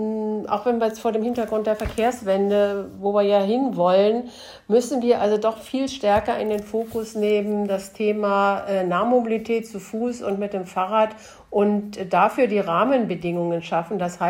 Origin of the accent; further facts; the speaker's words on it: Braunschweig, Lower Saxony, Germany; Ich komme ja hier aus Braunschweig